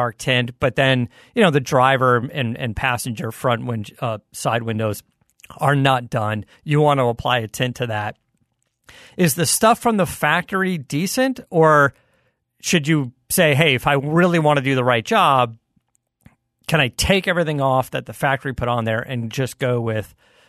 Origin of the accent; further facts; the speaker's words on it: Arizona, United States; I grew up in Arizona, so I would, there was a guy in my neighborhood back when I was a kid would roll around town with a Lamborghini Countach.